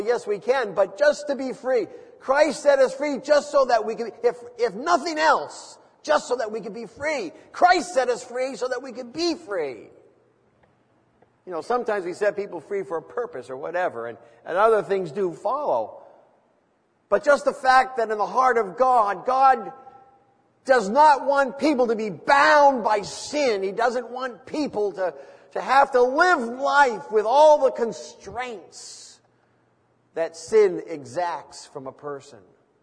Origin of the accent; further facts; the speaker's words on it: United States; born there; well, thank the Lord I was born in America. Not that there's anything wrong with China, but I just prefer America. See? I grew up with that in my being.